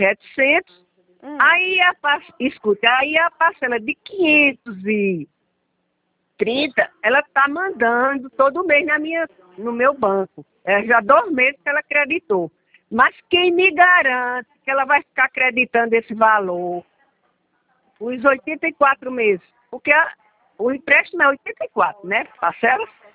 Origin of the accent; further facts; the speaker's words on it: Campina Grande, Paraíba, Brazil; Eu sou paraibana. Paraibana. De Campina Grande, da terra do forró.